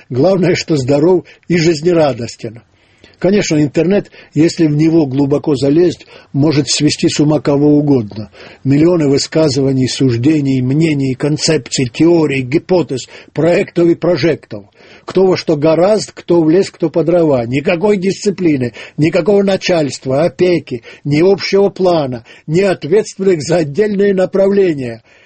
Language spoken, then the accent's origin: Russian; Crimea, Ukraine; Я родом из Крыма, прадед крепостной с Полтавщины, воевал крымскую и остался в Крыму. В роду моем, как и у многих крымчан, и греки, и белорусы, и русские, и даже нагайцы.